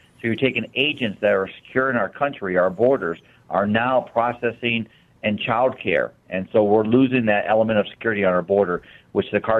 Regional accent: Midwest, United States; I grew up in the Midwest, but this is really my home.

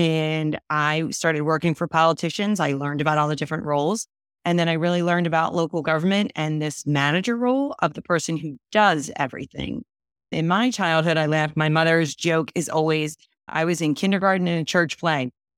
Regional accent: New Jersey, United States; I grew up in South Jersey at the beach, and I was always involved in community events.

